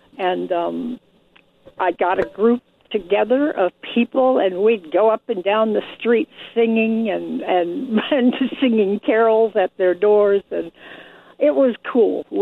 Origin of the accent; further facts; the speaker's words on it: Miami, Florida, United States; Yep, I grew up, I want to let you know, I grew up in Miami, Florida. I lived yes. in Coral Gables